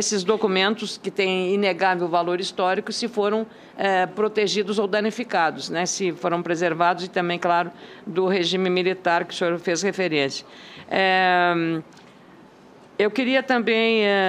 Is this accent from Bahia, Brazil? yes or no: no; Lagoa Vermelha, Rio Grande do Sul, Brazil; No interior lá da minha terra, Lagoa Vermelha, que se fala.